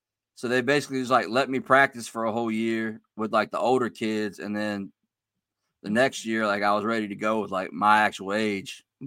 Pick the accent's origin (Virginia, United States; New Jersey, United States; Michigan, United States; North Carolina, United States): Virginia, United States; Harrisonburg; I'm from Harrisonburg, Virginia, originally. So I went to this little school called Broadway High School.